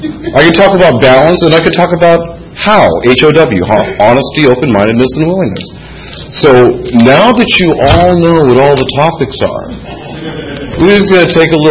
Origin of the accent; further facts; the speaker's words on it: Los Angeles, California, United States; from Los Angeles.